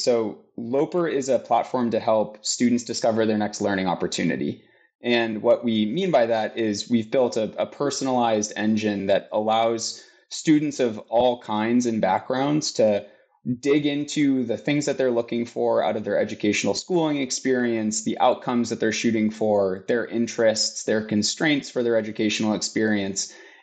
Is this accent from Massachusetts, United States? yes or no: yes; Boston, Massachusetts, United States; I'll take, you know, my background as a Bostonian as an example.